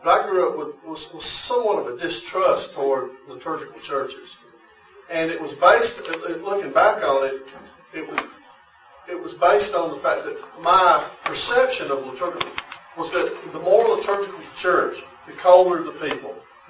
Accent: Alabama, United States; growing up in Alabama, you know, in the culture

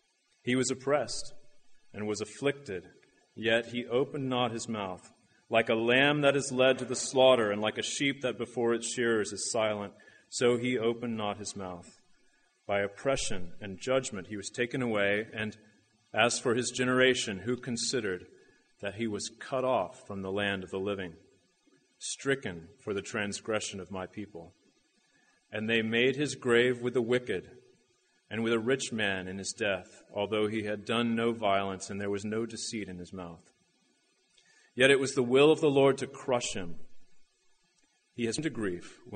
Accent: Washington, District of Columbia, United States; I'm a pastor from Washington, D.C.

